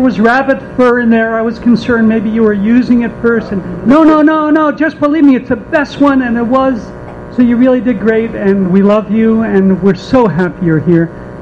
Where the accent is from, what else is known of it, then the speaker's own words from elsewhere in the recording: Teaneck, New Jersey, United States; I don't know if you remember me, but I certainly remember you. I grew up in Teaneck, came over the bridge every weekend to Tannins.